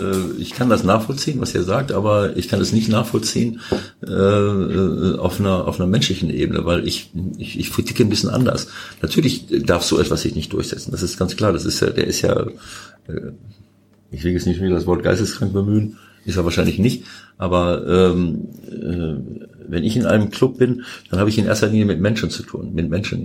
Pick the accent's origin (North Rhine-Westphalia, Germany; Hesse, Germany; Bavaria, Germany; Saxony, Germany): North Rhine-Westphalia, Germany; Bielefeld; Und Bielefeld natürlich auch noch ein bisschen, weil das meine Heimat ist.